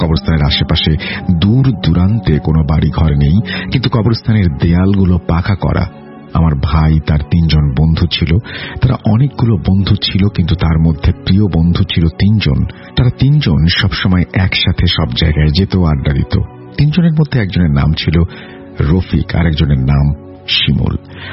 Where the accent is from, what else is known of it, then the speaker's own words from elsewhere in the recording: Tangail, Dhaka Division, Bangladesh; আমাদের বাড়ি হচ্ছে টাঙ্গাইল জেলার কোনো একটি গ্রামে, সঙ্গত কারণে গ্রামের নামটি বলতে পারছি না। আমাদের গ্রামটি খুবই প্রত্যন্ত একটি এলাকায় যেখানে এখনো বিদ্যুৎ পৌঁছায়নি।